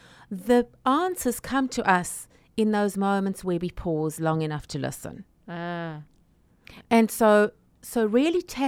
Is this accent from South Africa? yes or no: yes; South Africa; I'm from South Africa